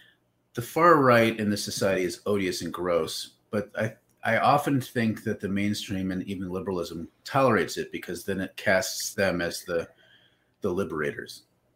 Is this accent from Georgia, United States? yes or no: no; Minnesota, United States; I'm a Minnesotan, and Lutheranism is the Christendom here.